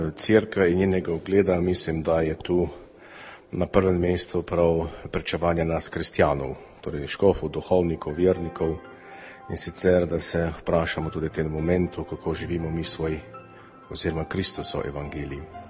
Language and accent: Slovenian; Prekmurje, Slovenia; born there; v mojo rojstno deželo ob Muri, torej Prekmurje in Prlekijo